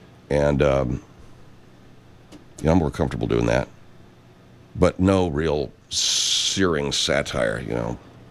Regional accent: Arcadia, United States; I remember one year Arcadia, my hometown Arcadia, went pretty far in the Little League World Series.

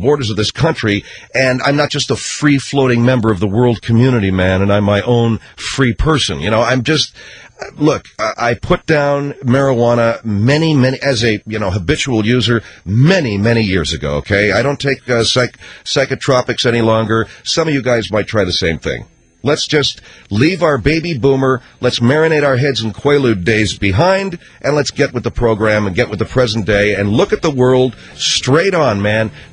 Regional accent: United States; I'm an American. I love my country, and I'm not ashamed of any

